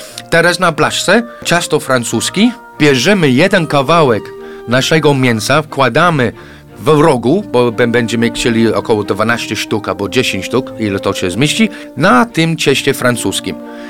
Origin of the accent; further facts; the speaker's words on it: England, United Kingdom; Polish is a second language; Ja wiem, że ja po angielsku tak trochę sobie pomyślałem i jestem Anglikiem i mówiąc po polsku, być może nie było tak do końca